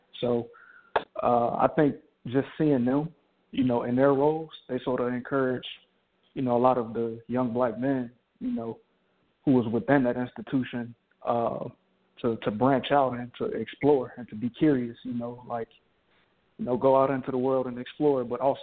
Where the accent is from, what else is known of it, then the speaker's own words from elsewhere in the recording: Chicago, Illinois, United States; Growing up in Chicago, I grew up on the South Side, so it was a very humbling experience for me.